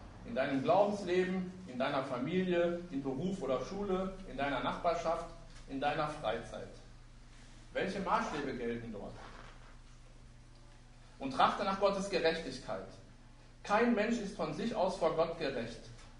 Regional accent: Essen, North Rhine-Westphalia, Germany; Ich weiß nicht, wer unter uns schon mal in meiner Heimatstadt Essen gewesen ist

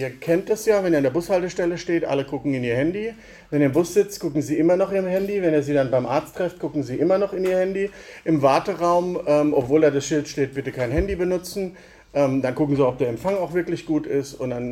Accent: Germany; Als Deutsche ist das halt die Generallüge.

